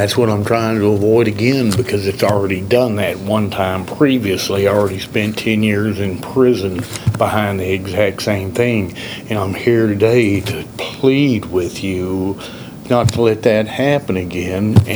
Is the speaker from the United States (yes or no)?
yes; Dallas, Texas, United States; I'm from Dallas, Texas. Here I am in Austin, Texas